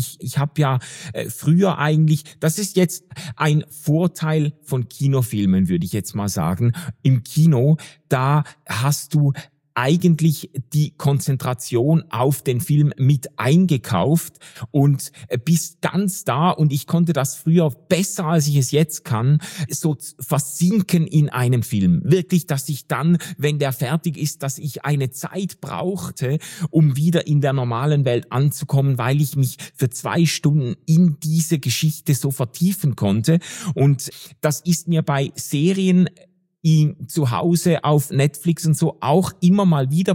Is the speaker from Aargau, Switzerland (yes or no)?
no; Schaffhausen, Switzerland; Ich war am Wochenende in Schaffhausen, in meiner Heimat- und Geburtsstadt